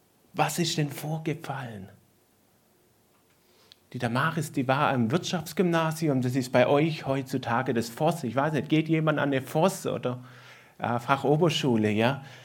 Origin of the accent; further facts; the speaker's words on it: Baden-Württemberg, Germany; bei uns im Schwabenland, ja, wenn mit 5 Kinder aufwächst, dann wohnt man manchmal dann halt in einem Haus